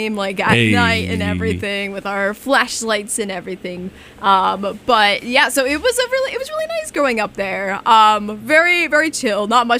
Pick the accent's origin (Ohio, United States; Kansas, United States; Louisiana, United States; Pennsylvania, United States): Pennsylvania, United States; Furlong; also born or lived in Doylestown; So I grew up around Doylestown, Pennsylvania. Nice. Actually, I technically grew up in Furlong, Pennsylvania, but like that's a really just unknown township. But it's right, it's a suburb of Philadelphia, yep, about 40 minutes away.